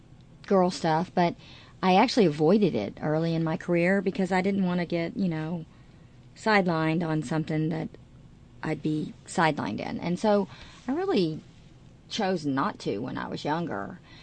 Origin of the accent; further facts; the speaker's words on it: Texas, United States; also born or lived in Louisiana; Well, I'm a Texan. My parents are from Fort Worth, and I grew up a little bit in Louisiana, so I have an outsider's mentality, I guess, but I went to medical school here and went to college in Texas